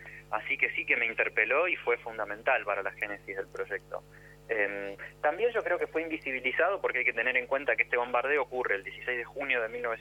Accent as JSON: {"language": "Spanish", "town": "Rosario", "region": "Santa Fe", "country": "Argentina", "tie": "born or raised there", "also_born_or_lived": "Salta / Entre Ríos", "moved": "as an adult", "lives_now": "Buenos Aires, Argentina", "said": "Yo me crié en el interior del país, nací en Salta, crecí en Rosario y en Entre Ríos, y en esos lugares nunca había escuchado hablar del bombardeo a Plaza de Mayo. Me enteré cuando vine a vivir a Buenos Aires a los 20, 21 años."}